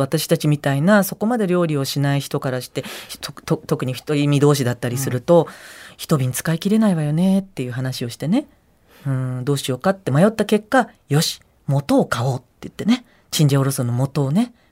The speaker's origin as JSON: {"language": "Japanese", "region": "Tochigi", "country": "Japan", "tie": "born or raised there", "said": "本当そうなんです、地元の栃木で 中学校時代の同級生がちょっと5月のそのね連休中1日ぐらい集まりませんかっていうふうに"}